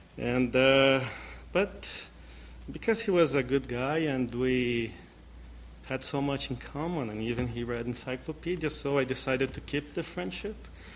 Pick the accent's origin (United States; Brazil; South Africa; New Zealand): Brazil; English is a second language; now in Canada; I was raised, first of all, as a Catholic. I was raised in Brazil. My family, my father has a Italian background, and my mom a Portuguese background. So, as very much expected, a Catholic family. And I studied in a Catholic school